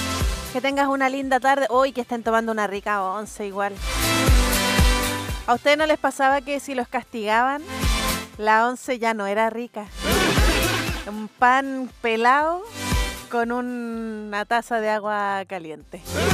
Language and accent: Spanish; Calama, Antofagasta, Chile; 12 kilómetros al sur de Calama. ¡Oh no! ¡Mi tierra natal!